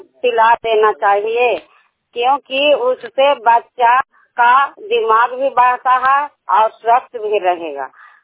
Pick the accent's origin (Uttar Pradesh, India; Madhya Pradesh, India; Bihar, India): Bihar, India; Hilsa; बड़ी घोसी कावा पंचायत और हिलसा प्रखंड हिलसा ब्लॉक के रहने वाली हूँ।